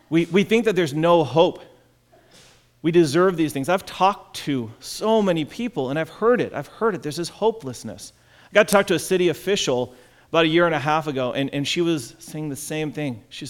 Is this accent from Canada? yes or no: no; Shelton, Washington, United States; So I grew up in Shelton, teenager in Shelton.